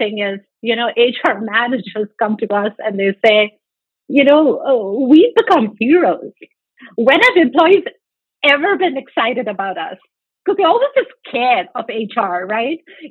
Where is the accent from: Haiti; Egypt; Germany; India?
India; moved away as an adult; now in New York, United States; Well, I moved from India to New York in 1990 to study, and one day to be able to do a podcast with Megan.